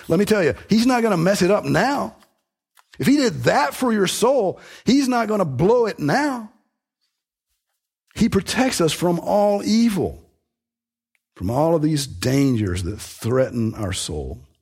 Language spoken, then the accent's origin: English; Georgia, United States; also born or lived in Texas; When I lived in Texas, I got a whole new perspective on the value of shade. I'm from Georgia, and it's hot enough in Georgia, but it's a lot hotter in Texas, and there's a lot less shade.